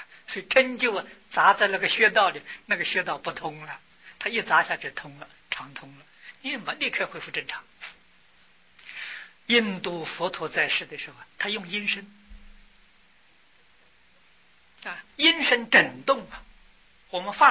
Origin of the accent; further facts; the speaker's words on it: China; 我们中国人不重视法治